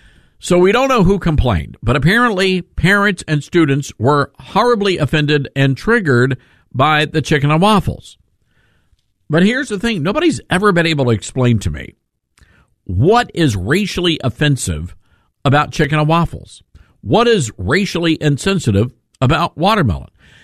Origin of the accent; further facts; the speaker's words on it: the South, United States; Now, I grew up in the South. I know plenty of white people who love eating chicken. We call it the gospel bird.